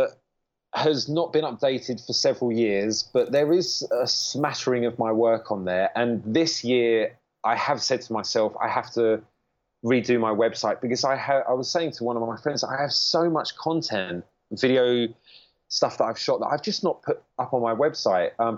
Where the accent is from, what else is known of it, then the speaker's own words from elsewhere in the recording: United Kingdom; accent: British; now in New York, United States; No one really thinks too much about my British accent, I have to say.